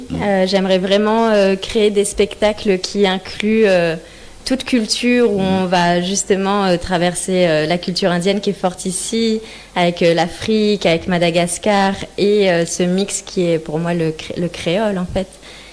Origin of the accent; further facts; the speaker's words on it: New Caledonia; parce que j'ai grandi en Nouvelle-Calédonie et beaucoup au milieu des tribus